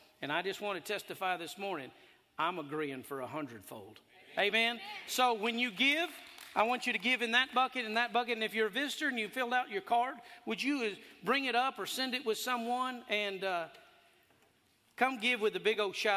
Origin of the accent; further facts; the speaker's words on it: Casa Grande, Arizona, United States; born there; my dad worked for John Wayne the Duke when I was born in 1969 in Casa Grande, Arizona.